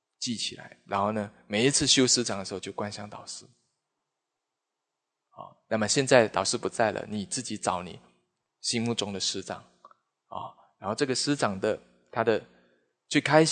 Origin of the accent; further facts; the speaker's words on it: Taiwan; born there; 人家生在难民国，我生在台湾，我到底不快乐些什么？